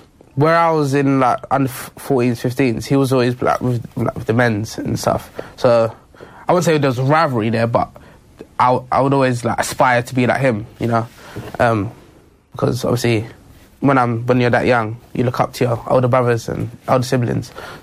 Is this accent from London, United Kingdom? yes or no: yes; Chingford, London, United Kingdom; also born or lived in Essex; Well, no, I grew up in East London.